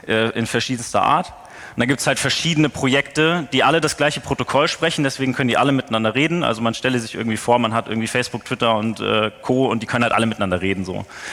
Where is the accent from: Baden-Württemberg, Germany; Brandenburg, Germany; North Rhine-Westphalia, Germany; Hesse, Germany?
Hesse, Germany; Fulda; Ich bin dann zurückgegangen in meine Heimat, das ist Fulda.